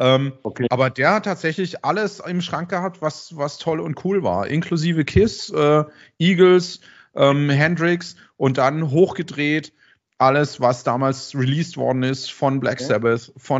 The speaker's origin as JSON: {"language": "German", "town": "Karlsruhe", "region": "Baden-Württemberg", "country": "Germany", "said": "weil ich bin ja auch Karlsruher, man hört es vielleicht vom Dialekt ein bisschen."}